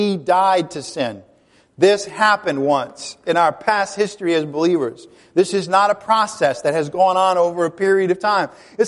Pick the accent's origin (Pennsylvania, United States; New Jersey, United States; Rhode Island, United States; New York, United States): Rhode Island, United States; growing up in Rhode Island, the Italian culture was very prominent.